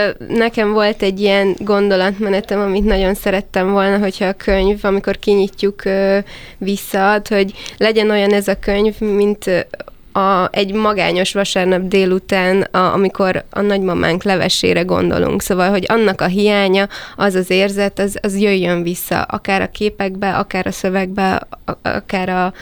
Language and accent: Hungarian; Hungary; arról, hogy magyarok vagyunk, arról vizuálisan is mindig megvan egy alapvető elképzelésünk